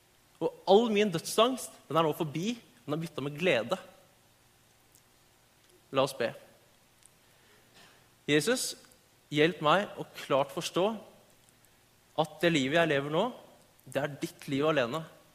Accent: Oslo, Norway; Jeg født og oppvokst her i Oslo faktisk.

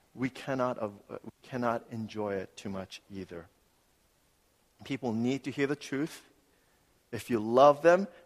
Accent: New York City, New York, United States; I grew up in New York City. And I would tell people, you know, if you think New York City people can be cold

